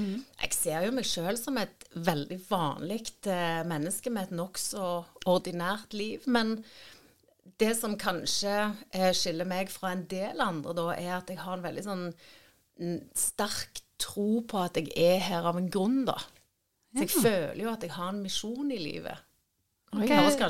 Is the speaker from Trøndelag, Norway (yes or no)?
yes; Verdal, Trøndelag, Norway; also born or lived in Harstad; Opprinnelig fra Harstad, vokste opp i Verdalen med Levi Sandnes.